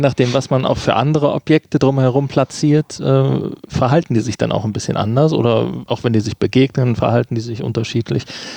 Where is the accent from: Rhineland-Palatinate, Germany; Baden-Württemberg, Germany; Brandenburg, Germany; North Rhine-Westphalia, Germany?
North Rhine-Westphalia, Germany; Bei uns im Ruhrgebiet sagt man das auch.